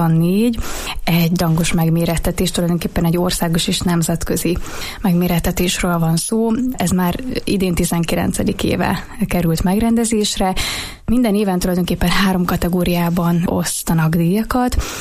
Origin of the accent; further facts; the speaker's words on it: Miskolc, Borsod-Abaúj-Zemplén, Hungary; mivel Miskolcról származom, és ott kezdtem a mutatni a pályafutásom elejét, és ott ismertük meg egymást, ezért még amikor ott éltem